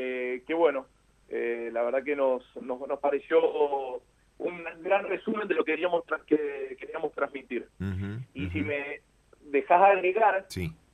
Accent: Argentina; como argentinos

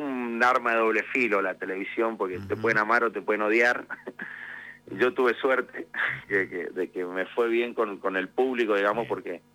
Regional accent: Palmira, Mendoza, Argentina; Yo soy de Palmira, nosotros somos prácticamente vecinos con los Melli.

